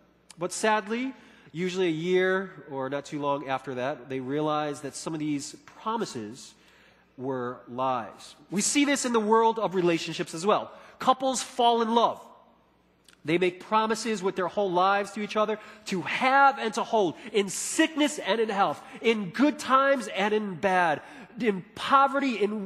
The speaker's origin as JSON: {"language": "English", "town": "Chicago", "region": "Illinois", "country": "United States", "said": "But there's another thing that a lot of people would often say to me once they find out that I'm from Chicago."}